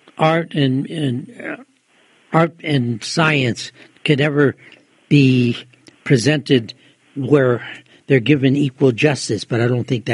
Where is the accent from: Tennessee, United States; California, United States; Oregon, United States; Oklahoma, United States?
California, United States; Montebello; as a kid growing up in Montebello, California, playing in the Montebello High School Jazz Band